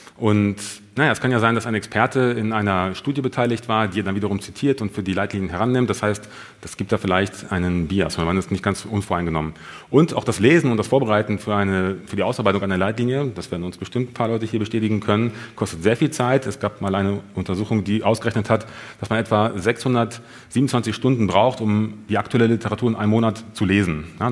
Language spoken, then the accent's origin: German; Kiel, Schleswig-Holstein, Germany; in Kiel, wo ich herkomme.